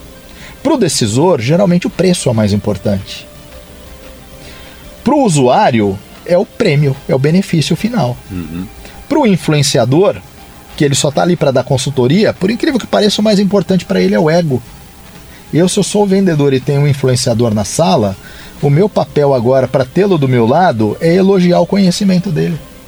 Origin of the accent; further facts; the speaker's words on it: São Paulo, Brazil; eu sou aqui de São Paulo